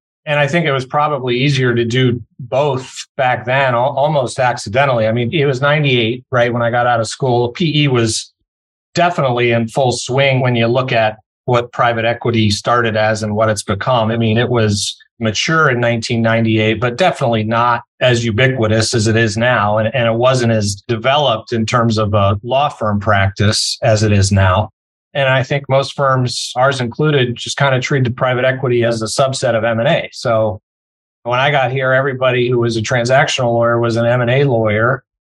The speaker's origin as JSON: {"language": "English", "town": "Pittsburgh", "region": "Pennsylvania", "country": "United States", "tie": "born or raised there", "said": "So I grew up in Pittsburgh and went to college in Chicago"}